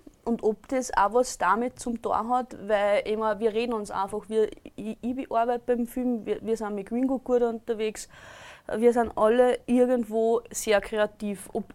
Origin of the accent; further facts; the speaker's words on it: Austria; Wir sind Österreicher und Wien passiert.